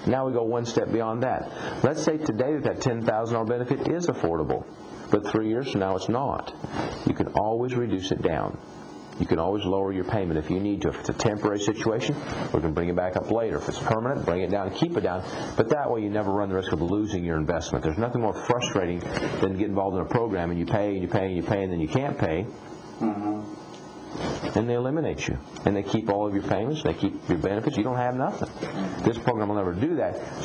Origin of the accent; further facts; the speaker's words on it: Hays, Kansas, United States; My mom and dad were both funeral directors when I grew up back in Hayes, Kansas in the 60s and 70s.